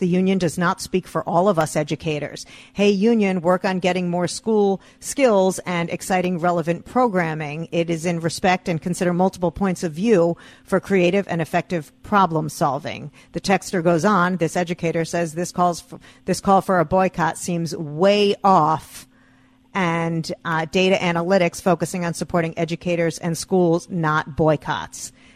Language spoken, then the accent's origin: English; Minnesota, United States; I lived through it. I am a Minnesotan. My children are here.